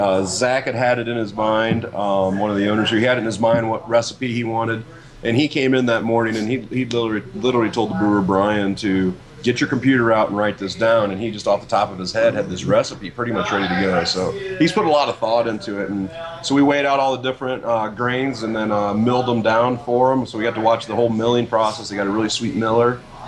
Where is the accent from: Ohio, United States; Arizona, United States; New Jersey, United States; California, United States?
Ohio, United States; Now I'm originally from the Ohio area, and I miss my two-hearted ales.